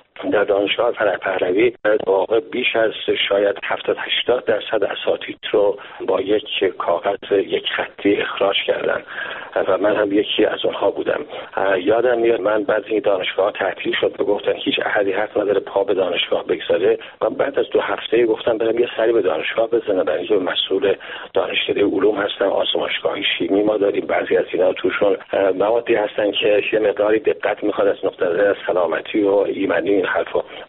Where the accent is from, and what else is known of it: Iran; now in Canada